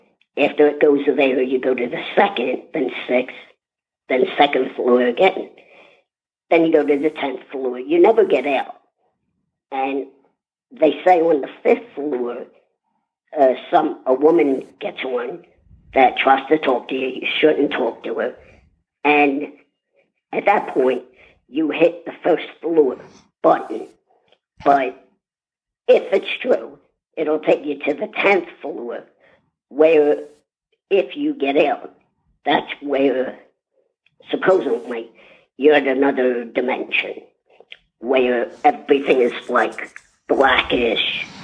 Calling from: Warrington, Pennsylvania, United States; It's me again … from Warrington, PA.

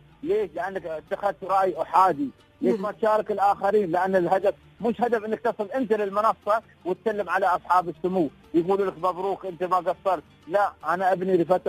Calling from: Egypt; أنا أكلمك من مصر الحين

